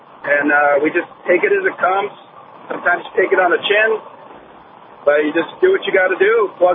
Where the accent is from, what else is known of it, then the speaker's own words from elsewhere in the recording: San Diego, California, United States; I grew up in San Diego in a broken home, lots of drugs.